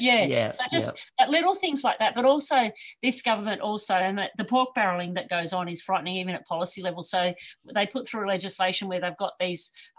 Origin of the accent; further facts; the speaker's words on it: New Zealand; now in Australia; in my small country town where I grew up in New Zealand, there's 3 electric vehicle charging stations like 10 years ago.